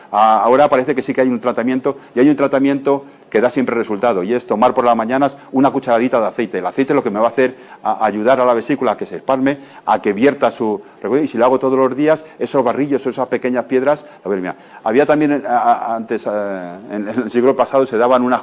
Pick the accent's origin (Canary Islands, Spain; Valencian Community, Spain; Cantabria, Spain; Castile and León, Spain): Castile and León, Spain; me acuerdo que en mi pueblo, uno que es de pueblo y de Segovia